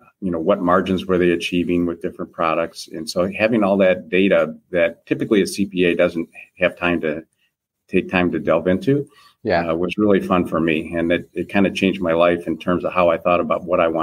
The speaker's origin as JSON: {"language": "English", "town": "Detroit", "region": "Michigan", "country": "United States", "tie": "born or raised there", "said": "So I started my career in where I grew up in Detroit, Michigan."}